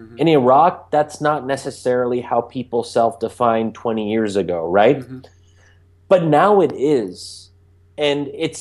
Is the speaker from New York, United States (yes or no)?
no; Bryn Mawr, Pennsylvania, United States; So when I was growing up in the American Muslim community in Bryn Mawr, Pennsylvania, I don't really remember thinking about myself as Sunni or Shia.